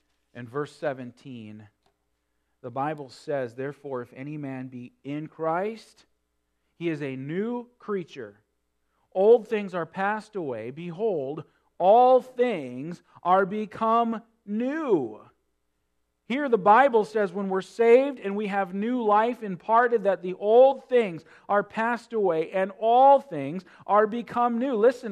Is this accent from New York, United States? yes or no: no; North Dakota, United States; I grew up in North Dakota, just full of Lutheran people, Catholic people, so on, Scandinavian country.